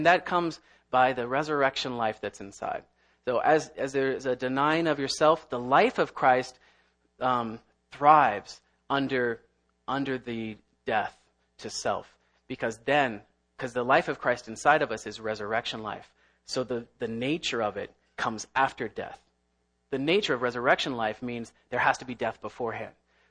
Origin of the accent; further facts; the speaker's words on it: Kentucky, United States; accent: Kentucky; And I know my accent, I say crown probably the wrong way. My wife picks on me. The coloring crayons and crown in Kentucky, we say them the same way.